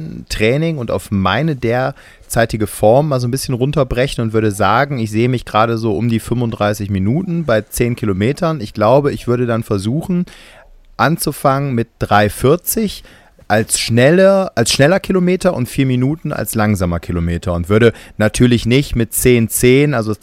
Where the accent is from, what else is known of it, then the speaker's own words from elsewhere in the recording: Gummersbach, North Rhine-Westphalia, Germany; nochmal hier zurück in meiner Heimat, wo ich gerade sitze, Gummersbach.